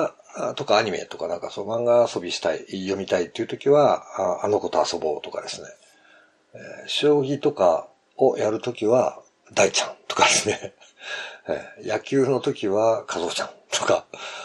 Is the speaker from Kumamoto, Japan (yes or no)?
no; Chiba, Japan; まあ私千葉県民なんですけど